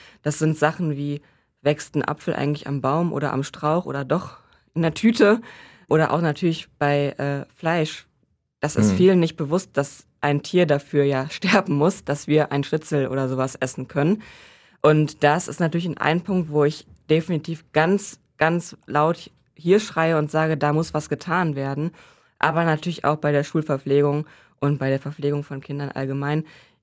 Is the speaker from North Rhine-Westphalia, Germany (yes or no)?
yes; Uerdingen, North Rhine-Westphalia, Germany; ich komme aus Uerdingen. Ich würde nicht sagen, ich komme aus Krefeld.